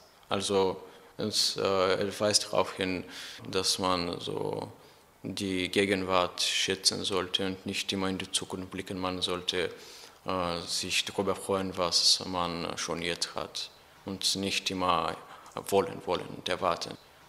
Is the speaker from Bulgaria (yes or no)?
yes; Bulgaria; German is a second language; Ich komme aus Bulgarien und bin im Jahr 2001 geboren.